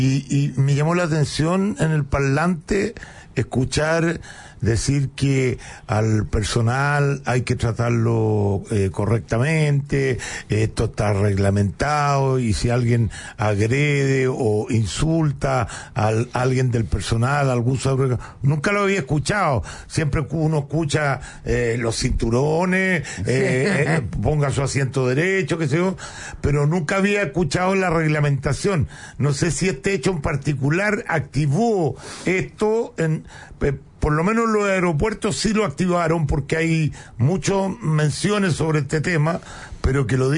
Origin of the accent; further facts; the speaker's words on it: Chile; Yo como chileno